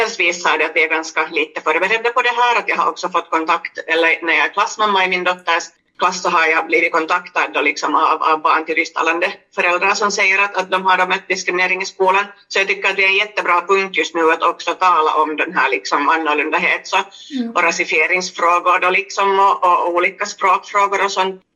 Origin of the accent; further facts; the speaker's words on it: Finland; also born or lived in Geneva, Switzerland / Chile; som jag också har delat med som finlandssvensk